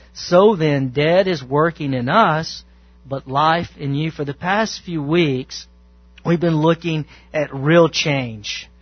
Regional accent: Mount Vernon, Texas, United States; I grew up in the South. I grew up in rural East Texas, Mount Vernon, Texas.

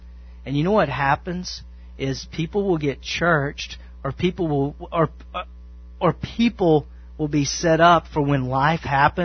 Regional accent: Mount Vernon, Texas, United States; I grew up in the South. I grew up in rural East Texas, Mount Vernon, Texas.

